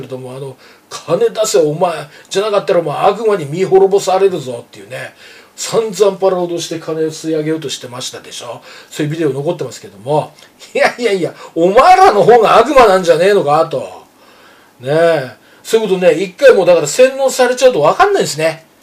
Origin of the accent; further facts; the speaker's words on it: Nemuro, Hokkaido, Japan; 北海道、私の地元で根室っていうところは